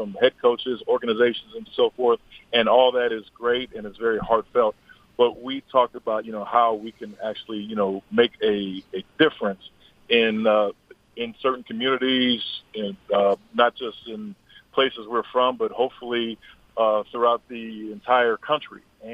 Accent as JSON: {"language": "English", "town": "Buffalo", "region": "New York", "country": "United States", "tie": "born or raised there", "said": "I grew up in Buffalo, and I moved around from the east side and the west side"}